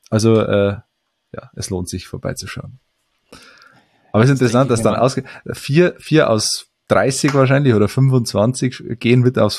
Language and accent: German; Fichtach, Bavaria, Germany; gastiert jetzt dann wieder im Bayerischen Wald, in meiner Heimat, in Fichtach.